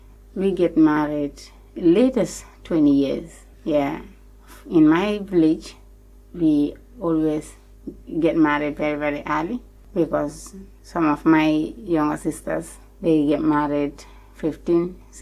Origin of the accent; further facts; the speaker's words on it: Gambia; I came from Gambia and I'm 37 years old now.